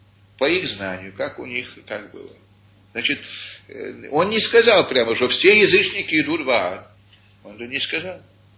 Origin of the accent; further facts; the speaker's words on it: United States; я из Америки, так что как в Америке там, проверок всяких делают больше